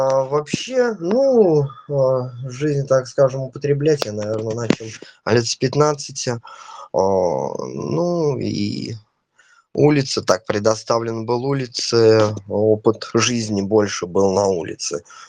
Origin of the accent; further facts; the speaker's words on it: Mordovia, Russia; я алкоголик из Мордовии.